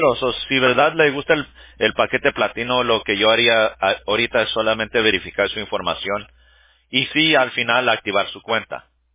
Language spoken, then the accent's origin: Spanish; Mexico; Ah, yo soy mexicano.